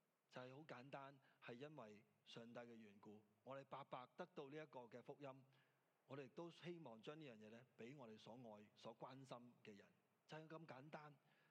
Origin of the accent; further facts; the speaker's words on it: Mong Kok, Hong Kong; 我记得咧喺细个喺香港嘅时候咧，喺旺角嘅时候